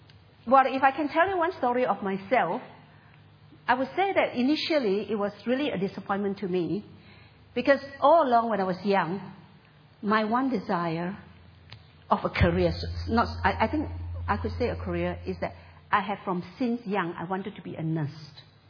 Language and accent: English; Malaysia; Well, I grew up in a village. I really grew up in a village. I'm from Malaysia.